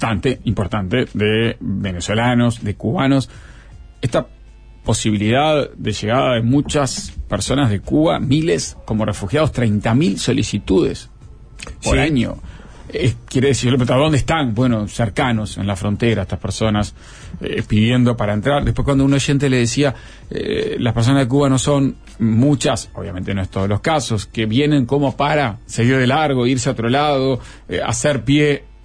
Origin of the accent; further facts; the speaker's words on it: Argentina; moved away as an adult; now in Uruguay; Soy argentina, hace 2 años que vivo en Uruguay y sigo sin poder asimilar el costo de vida.